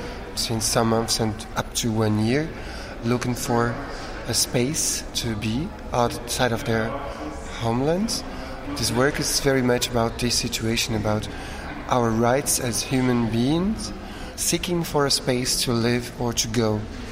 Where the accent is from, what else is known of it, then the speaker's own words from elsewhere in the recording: Rio de Janeiro, Brazil; English is a second language; also born or lived in Switzerland; We're based in Rio de Janeiro in Brazil, because I am Brazilian. I was born in Rio, and Walter is Swiss, but I lived part of my life as an immigrant in Switzerland, 13 years.